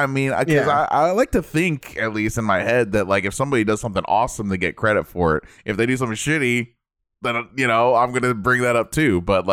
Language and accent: English; United States; Because I growing up in the States, I thought eggs had to stay refrigerated.